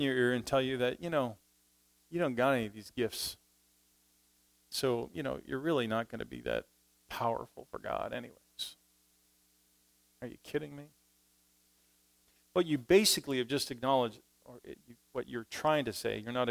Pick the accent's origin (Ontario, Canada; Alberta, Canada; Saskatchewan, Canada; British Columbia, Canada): Saskatchewan, Canada; Saskatoon; I'm from Canada, Saskatoon, Saskatchewan.